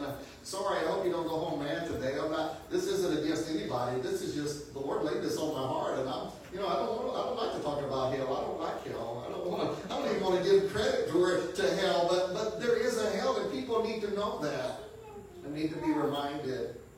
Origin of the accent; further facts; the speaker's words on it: White House, Texas, United States; We had a gentleman in our church when I was growing up in White House, Texas, that his family was involved in church